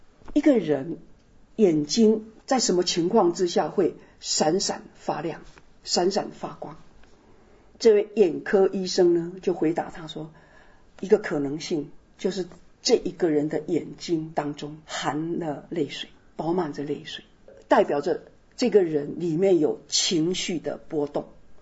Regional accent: Taiwan; 我们从台湾来的人如果姓陈

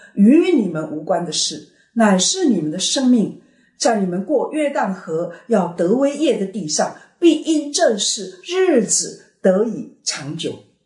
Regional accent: China; 我们中国人有一句俗话说，再回头已是百年身了

